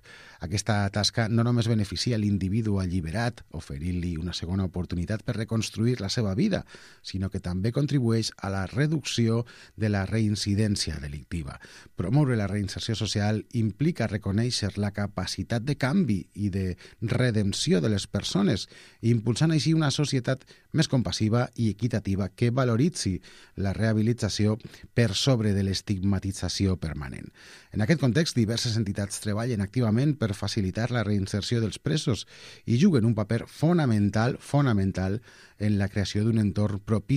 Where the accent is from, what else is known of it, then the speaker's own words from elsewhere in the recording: Barcelona, Catalonia, Spain; som del barri de Sants, tots